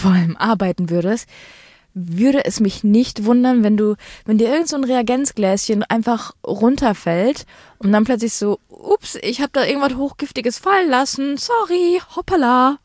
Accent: Düsseldorf, North Rhine-Westphalia, Germany; wir sind aus Düsseldorf und wir machen jetzt mal was in Düsseldorf

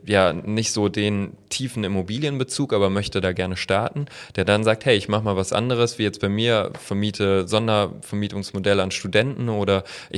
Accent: Trier, Rhineland-Palatinate, Germany; born there; now in Bremen, Germany; Ich selber komme gebürtig aus Trier.

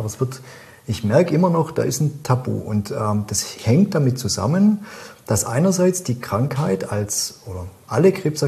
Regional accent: Baden-Württemberg, Germany; accent: Swabian; ich bin ja Schwabe, wie man mir gut anmerkt.

